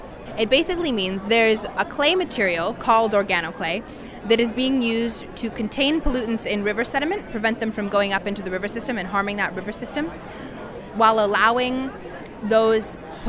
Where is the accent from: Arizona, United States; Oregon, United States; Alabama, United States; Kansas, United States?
Oregon, United States; Portland; I'm from Portland, Oregon, and I go to Oregon Episcopal School in Portland.